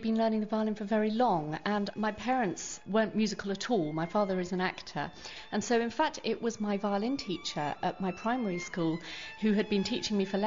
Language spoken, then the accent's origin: English; London, United Kingdom; I'm a Londoner, and so to come here to the countryside was actually, it was wonderful.